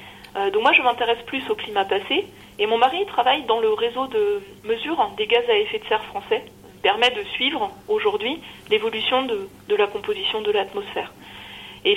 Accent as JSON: {"language": "French", "region": "Grand Est", "country": "France", "tie": "born or raised there", "said": "qui m'avait emmenée avec lui faire des fouilles en Lorraine, là où j'ai grandi."}